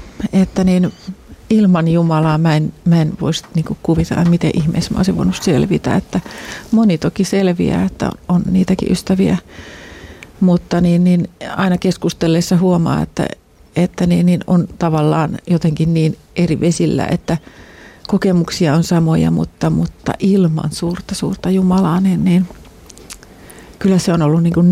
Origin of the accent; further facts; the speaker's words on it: Helsinki, Uusimaa, Finland; born there; also born or lived in Sweden; synnyin Helsingissä, mutta ollaan siitä sitten lähdetty Ruotsiin, että siellä nyt ollaan sitten, mä oon niin kuin ekaluokalle tullut tänne Suomeen.